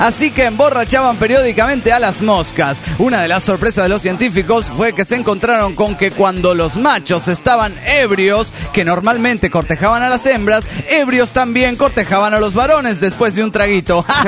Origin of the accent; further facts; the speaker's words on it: Guatemala; de Guatemala.